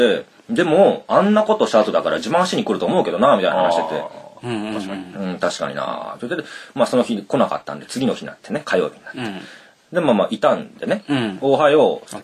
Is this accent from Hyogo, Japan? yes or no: no; Tsuyama, Okayama, Japan; その時なんかわかんないですけど地元の岡山、